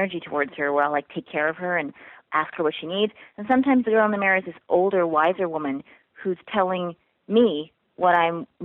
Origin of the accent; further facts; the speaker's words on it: Canada; born there; Listen, I was born in Canada. Okay. My parents come from the Caribbean, an island called Trinidad and Tobago. They moved to Canada and I was born there. And I'm brown skinned, which means I'm not white